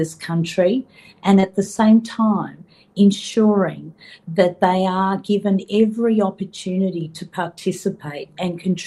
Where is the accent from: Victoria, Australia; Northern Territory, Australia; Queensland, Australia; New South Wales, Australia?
Victoria, Australia; Geelong; I grew up in Geelong